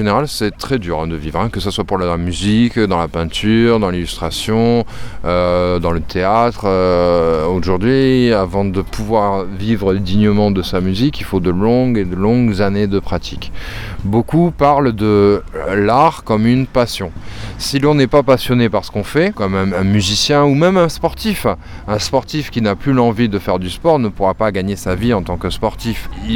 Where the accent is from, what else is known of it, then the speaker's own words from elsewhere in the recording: Bordeaux, Nouvelle-Aquitaine, France; moved away as an adult; Donc, je suis parti de Bordeaux à 22 ans. Et quand je suis rentré sur Bordeaux, je ne trouvais plus de travail de graphiste parce qu'il y a beaucoup de graphistes à Bordeaux.